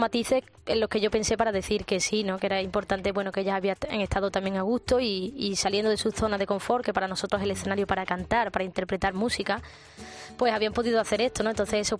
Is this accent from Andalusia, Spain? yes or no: yes; Andalusia, Spain; Primero, como andaluza